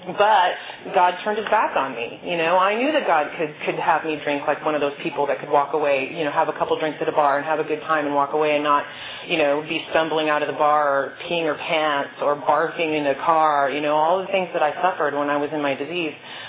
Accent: California, United States; I'm from the Bay Area, and all my friends went on to college, and I didn't. I stayed behind.

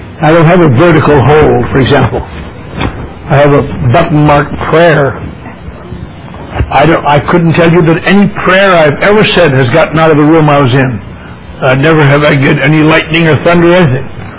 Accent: Wisconsin, United States; No, I'm from Wisconsin. We like the Packers till they lost.

